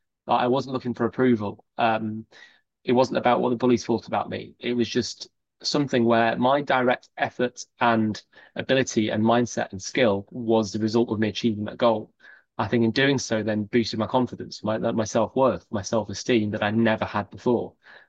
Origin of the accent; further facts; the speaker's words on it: Chester, North West England, United Kingdom; I was brought up in Chester, not a lot of mountains in Chester, and it was fairly comfortable.